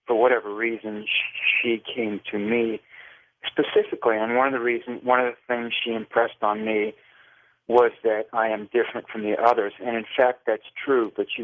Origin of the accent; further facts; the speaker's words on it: Virginia, United States; I grew up in Virginia Tidewater, there in the southeastern part of the state.